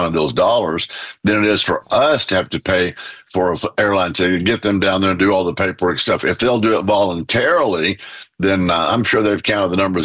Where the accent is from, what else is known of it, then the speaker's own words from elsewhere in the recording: Texas, United States; You know, I'm a Texan. I guess I'm old school.